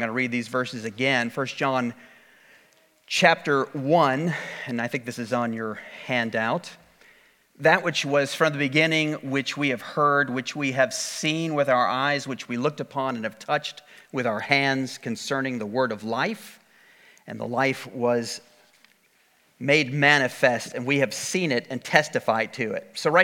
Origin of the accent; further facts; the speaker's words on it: Cleveland, Ohio, United States; He came up and told me about all the time he had spent in my hometown of Cleveland, Ohio.